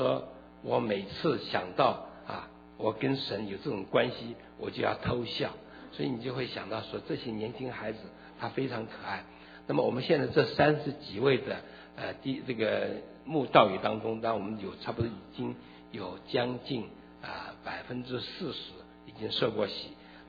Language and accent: Chinese; China; 所以我在想，在世界的每一个角落，我们中国人都不放弃啊